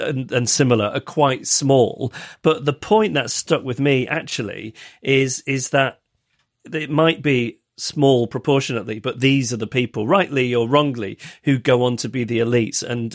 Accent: England, United Kingdom; I would buck the trend by being English and not having been to any of those institutions.

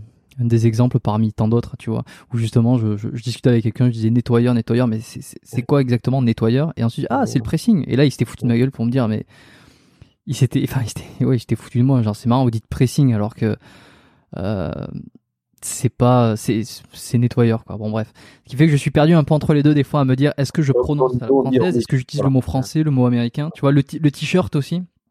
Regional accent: France; now in Montreal, Canada; je suis un Français qui est expatrié à Montréal.

